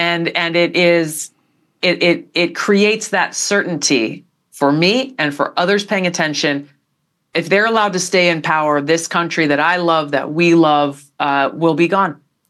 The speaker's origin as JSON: {"language": "English", "region": "Hawaii", "country": "United States", "said": "My home state of Hawaii is vastly different from California or New York or Montana or Texas or Florida."}